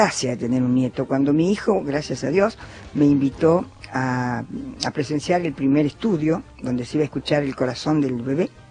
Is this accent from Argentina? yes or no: yes; Chaco, Argentina; Yo soy chaqueña, pero no soy tonta.